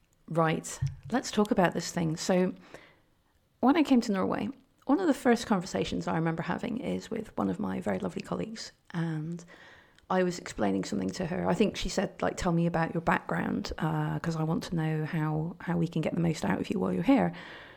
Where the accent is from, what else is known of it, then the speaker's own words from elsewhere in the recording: United Kingdom; Well, first of all, I'm British.